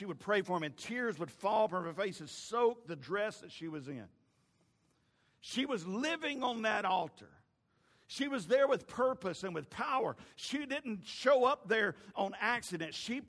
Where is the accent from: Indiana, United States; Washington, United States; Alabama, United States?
Alabama, United States; Bessemer; when I was growing up in Bessemer First Assembly of God in Bessemer, Alabama.